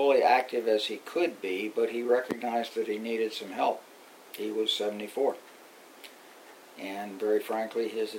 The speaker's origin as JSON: {"language": "English", "town": "Washington", "region": "District of Columbia", "country": "United States", "tie": "born there", "said": "I was born in Washington, D.C."}